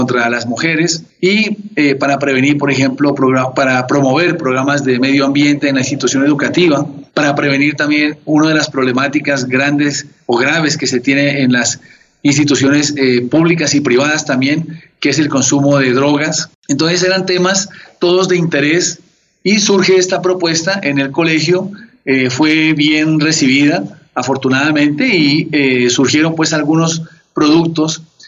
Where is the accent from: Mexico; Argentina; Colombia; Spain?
Colombia; Pasto, Nariño; now in Cali, Colombia; soy pastuso nacionalizado caleño